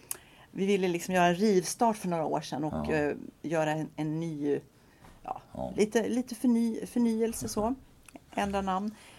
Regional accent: Sandviken, Gävleborg County, Sweden; now in Stockholm, Sweden; Och då jag växte upp i Sandviken utanför Gävle.

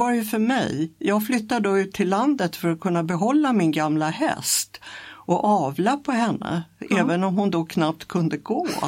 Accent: Enskede, Stockholm County, Sweden; Jag är född i Enskede. Uppväxt där.

